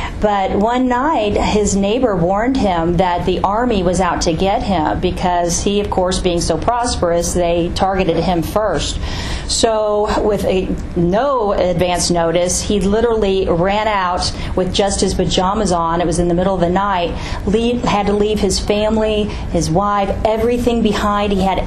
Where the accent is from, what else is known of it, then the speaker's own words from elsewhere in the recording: Louisville, Kentucky, United States; Yes, as Brian mentioned, born and raised in Louisville.